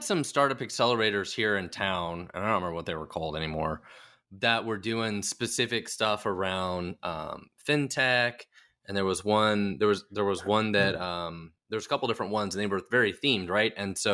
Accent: Kansas City, Kansas, United States; also born or lived in Oklahoma; Kansas. I was born in Oklahoma, but I've always basically lived in Kansas City.

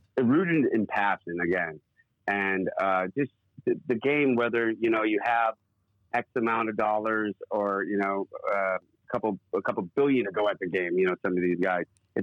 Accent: Massachusetts, United States; now in West Hollywood, United States; I grew up in Massachusetts, but I made my way out here.

